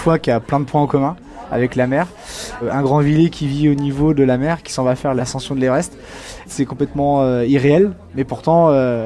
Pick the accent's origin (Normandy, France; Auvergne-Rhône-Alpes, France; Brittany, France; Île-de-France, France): Normandy, France; Granville; là, on est dans ma ville natale, dans la ville de Granville.